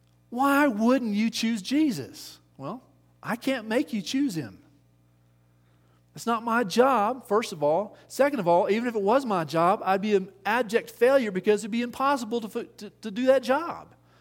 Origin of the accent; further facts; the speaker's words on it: Bonham, Texas, United States; I'm from Bonham, Texas. Can anything good come out of Bonham? I don't know. Not a whole lot's come out of Bonham. It's a small town in northeast Texas.